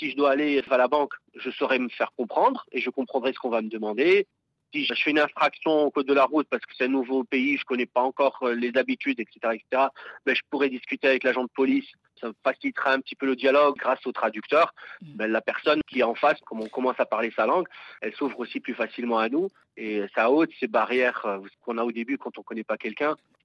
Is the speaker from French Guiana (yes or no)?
no; Morocco; now in Poland; moi qui suis franco-polonais, j'ai grandi au Maroc. J'ai une maman polonaise, mais je ne parlais pas un mot de polonais. Quand je suis venu en Pologne faire mes études, j'ai dû apprendre tout sur le tas